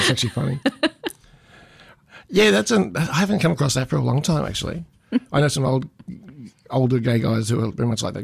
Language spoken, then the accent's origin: English; Bendigo, Victoria, Australia; I'm originally from Bendigo, as you know